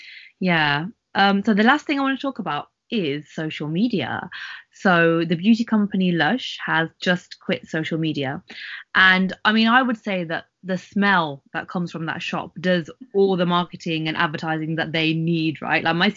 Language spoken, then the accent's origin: English; Coventry, West Midlands, United Kingdom; I guess, like I'm from Coventry, and like a working class area, and you know, the daughter of immigrants